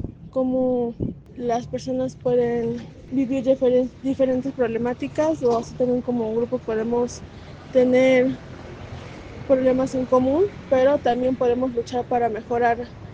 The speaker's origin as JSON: {"language": "Spanish", "town": "Ecatepec", "region": "State of Mexico", "country": "Mexico", "said": "soy del municipio de Ecatepec, en el Estado de México."}